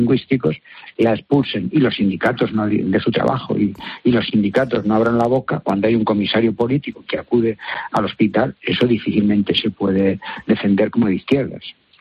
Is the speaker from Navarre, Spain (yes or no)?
no; Catalonia, Spain; Yo soy catalán